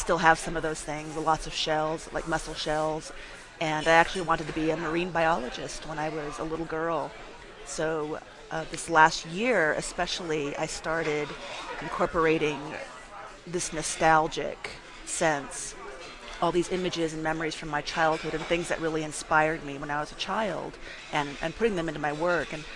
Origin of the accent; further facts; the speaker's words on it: California, United States; I grew up in Northern California. So we would go to San Francisco, and my grandmother liked to take me to the Japanese gardens at the Presidio.